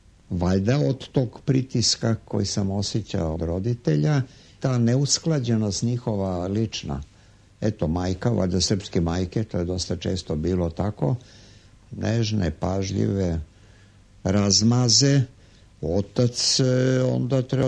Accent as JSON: {"language": "Serbian", "region": "Belgrade", "country": "Serbia", "tie": "born there", "said": "sam rođen u Zadarskoj ulici koja je odavde 100 metara ovdje udaljena."}